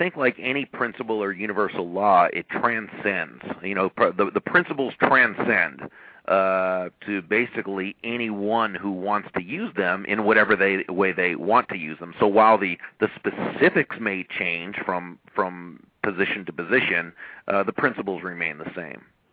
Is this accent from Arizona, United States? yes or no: no; Massachusetts, United States; Well, I grew up in Massachusetts, but at the time I was in Oklahoma.